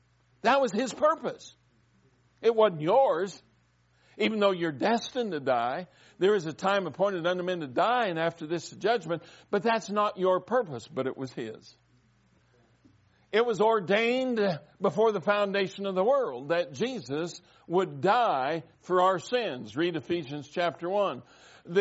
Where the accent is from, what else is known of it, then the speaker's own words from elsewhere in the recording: Colorado, United States; I was born and raised in Colorado. This is the land of my nativity.